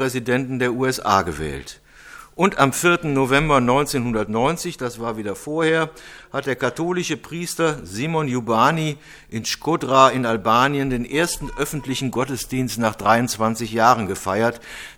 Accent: Cologne, North Rhine-Westphalia, Germany; Heute verstehe ich gar nicht mehr, warum ich als Kölner mich in Düsseldorf taufen ließ.

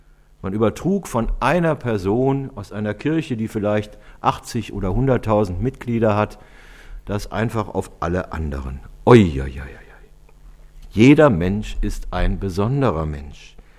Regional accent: Rhineland, Germany; Und manchmal habe ich gemerkt, ich bin auch Rheinländer.

